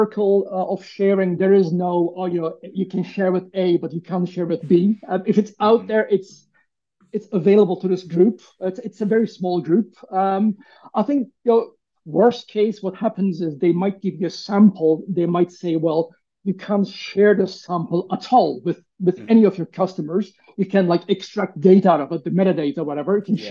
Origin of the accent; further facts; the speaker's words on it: Turkey; And, you know, where I come from Turkey, that was also a big thing.